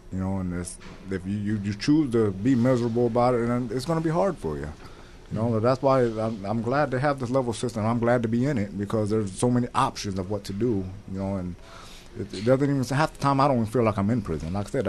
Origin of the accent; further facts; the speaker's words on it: Des Moines, Iowa, United States; also born or lived in Chicago; I grew up in Des Moines. Mm-hmm. I was born in Chicago, you know, and we left one violent city to me, Des Moines is a town, you know, coming from the big city.